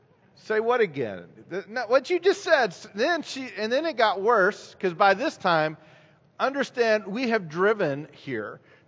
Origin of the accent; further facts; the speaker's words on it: Knoxville, Tennessee, United States; I grew up in Knoxville, so not too far from here. I don't believe I have an accent. All of my northern friends tell me otherwise.